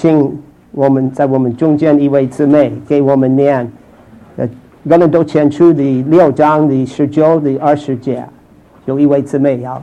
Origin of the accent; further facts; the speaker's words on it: St. Louis, Missouri, United States; Chinese is a second language; 我怎么从St. Louis 我的老家快要从大学毕业的时候，我怎么能够到中国去